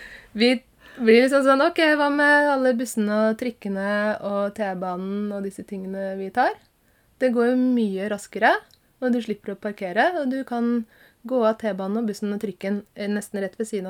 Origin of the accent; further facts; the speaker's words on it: Lillestrøm, Akershus, Norway; Og for eksempel, jeg kommer jo fra Lillestrøm